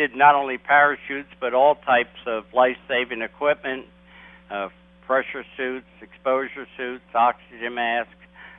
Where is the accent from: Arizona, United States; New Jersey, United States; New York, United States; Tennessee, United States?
New Jersey, United States; Belleville; I grew up in a small town, Belleville, New Jersey.